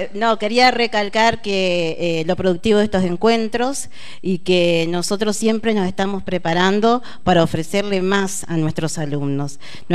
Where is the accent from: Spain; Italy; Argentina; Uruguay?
Argentina; San Javier; sí, somos de San Javier.